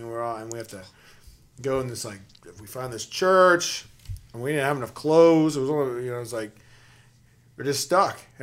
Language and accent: English; the South, United States; Because I don't like driving to that stuff. I'm from the South.